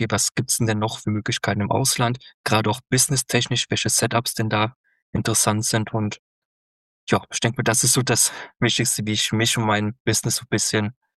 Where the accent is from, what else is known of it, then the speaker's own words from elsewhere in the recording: Bachach, Germany; Ich bin aktuell 32 Jahre jung. Ich bin aktuell in Deutschland, in Bachach, meinem Heimatort